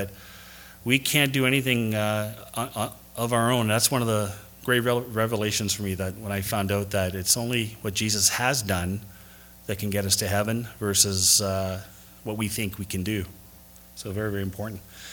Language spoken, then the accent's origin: English; Sudbury, Ontario, Canada; I grew up here in Sudbury. I played a lot of sports. I grew up a long time ago, by the way.